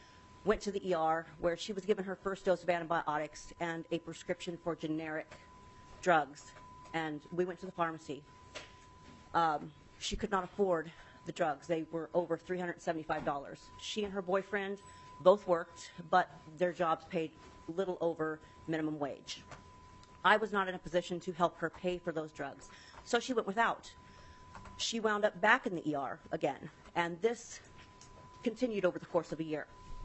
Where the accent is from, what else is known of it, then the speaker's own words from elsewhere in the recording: Chisholm, Minnesota, United States; I'm from Chisholm, Minnesota.